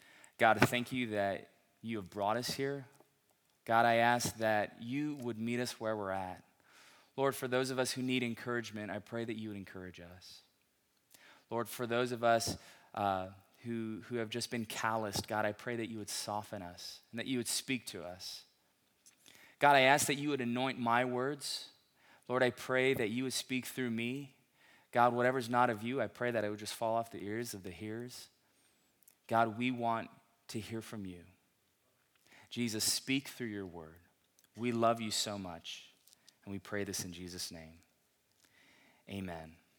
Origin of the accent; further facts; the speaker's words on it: Los Angeles, California, United States; I'm from Los Angeles, and I just moved up here about a week and a half ago